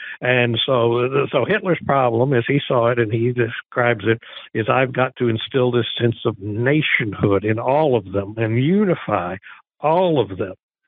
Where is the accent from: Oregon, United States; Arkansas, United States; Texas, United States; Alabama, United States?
Texas, United States; kind of like I am as a Texan. We're Texans. first.